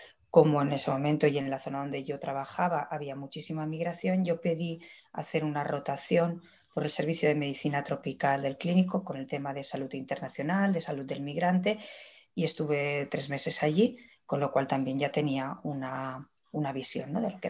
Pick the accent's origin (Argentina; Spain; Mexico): Spain; Barcelona, Catalonia; aunque nací en Barcelona y me crié en Barcelona, mi familia es de un pueblo muy pequeñito del Maestrazgo de Teruel. De hecho, es de una masía del Maestrazgo de Teruel